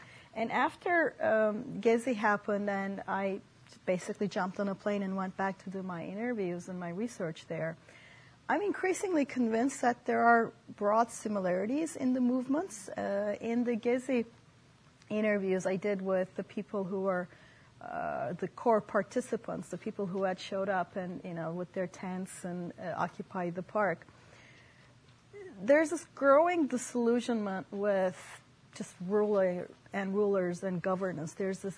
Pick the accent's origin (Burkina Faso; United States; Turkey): Turkey; English is a second language; I am originally from Turkey, so that was fortuitous.